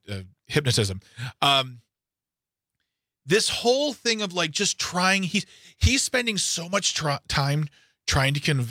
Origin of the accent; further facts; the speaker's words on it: Wisconsin, United States; No, I'm from Wisconsin.